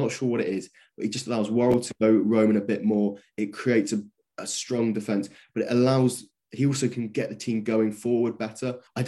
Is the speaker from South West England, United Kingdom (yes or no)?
yes; Bristol, South West England, United Kingdom; growing up in Bristol, lots of Arsenal fans, because that's how Premier League football works.